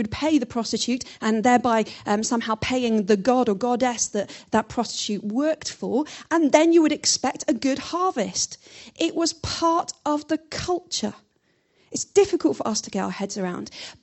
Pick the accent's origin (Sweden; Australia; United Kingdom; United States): United Kingdom; We're British.